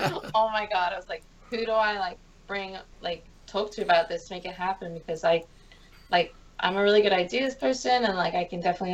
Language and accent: English; Halifax, Nova Scotia, Canada; from Halifax in Nova Scotia, Canada.